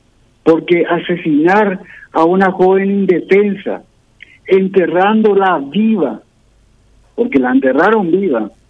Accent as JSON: {"language": "Spanish", "country": "Paraguay", "said": "yo como paraguayo"}